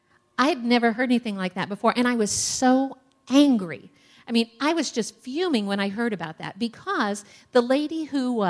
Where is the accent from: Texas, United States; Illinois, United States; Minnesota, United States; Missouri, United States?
Missouri, United States; growing up in Northeast Missouri